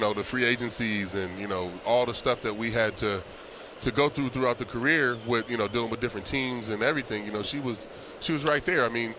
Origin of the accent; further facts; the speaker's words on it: California, United States; And obviously I grew up in California, but I feel like I had a chance to mature here as a man.